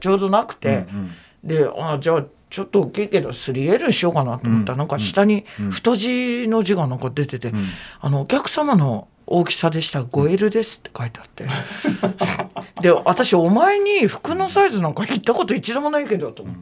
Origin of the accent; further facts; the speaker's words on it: Tokyo, Japan; いやもうこっちは江戸っ子ですから